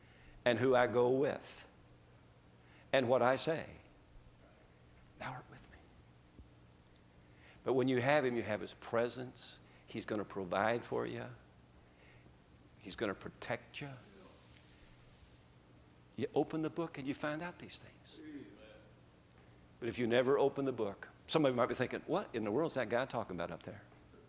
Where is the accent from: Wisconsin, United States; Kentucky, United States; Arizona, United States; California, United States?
Kentucky, United States; I'm from Kentucky, and there they raise tobacco.